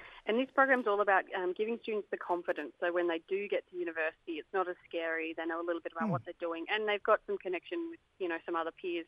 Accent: New South Wales, Australia; now in Northern Territory, Australia; I come from the Northern Rivers, so near Byron Bay, inland a little bit, and I've lived in the Territory for about 10 years now.

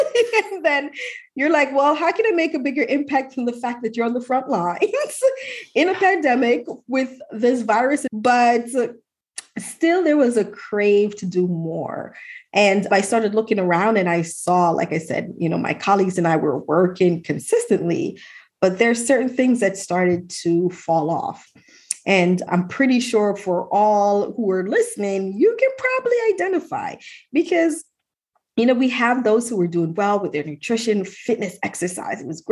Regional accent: Jamaica; now in United States; I am originally from Jamaica, West Indies. So family moved to the United States and I was living in New Jersey. This is in the 90s.

